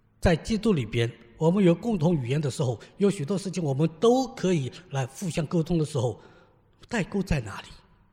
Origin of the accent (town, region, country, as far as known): China